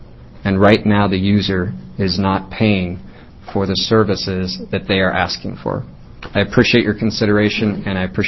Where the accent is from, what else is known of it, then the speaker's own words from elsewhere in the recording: Newport, Oregon, United States; also born or lived in Eugene / Salem; now in Portland, United States; I grew up in Newport, Oregon, and Eugene, Oregon, and was a resident of Salem, and have been a resident of Portland for the past 15 years.